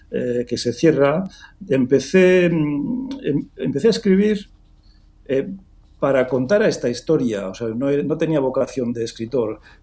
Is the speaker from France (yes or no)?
yes; France; Yo crecí en Francia y allí el cantar